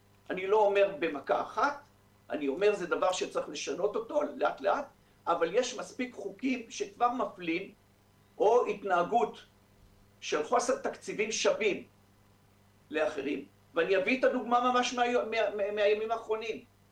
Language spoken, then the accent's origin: Hebrew; Sheikh Abreik, Northern District, Israel; born there; אני יליד הארץ דרך אגב, נולדתי על שייח' אברק